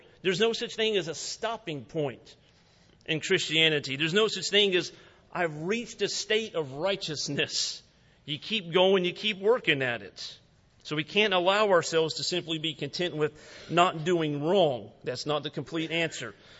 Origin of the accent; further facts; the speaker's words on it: South Carolina, United States; Growing up in the state of South Carolina and being a Gamecock fan